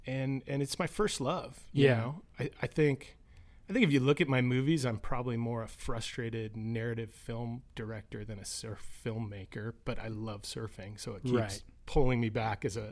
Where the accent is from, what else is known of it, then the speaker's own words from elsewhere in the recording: Los Angeles, California, United States; I grew up in Los Angeles, and you know, film was something I was exposed to before surfing, actually